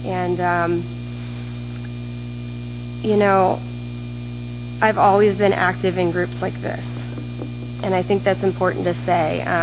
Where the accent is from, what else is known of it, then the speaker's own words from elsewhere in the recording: United States; But I grew up in Polk County. Polk County, whoop whoop.